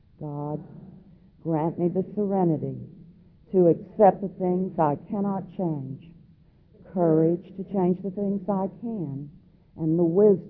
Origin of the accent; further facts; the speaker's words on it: Georgia, United States; I am an alcoholic. And I'm from North Georgia. Beautiful country up there.